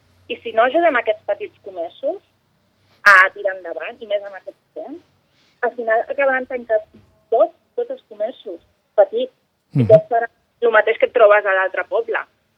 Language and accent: Catalan; Vilanova i la Geltrú, Catalonia, Spain; Bueno, jo he nascut aquí, a Vilanova i la Geltrú.